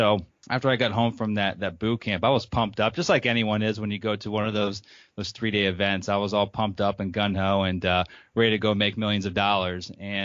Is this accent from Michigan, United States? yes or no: no; Harrisburg, Pennsylvania, United States; I call it a small town, but it's actually the capital of Pennsylvania. I'm from Harrisburg, Pennsylvania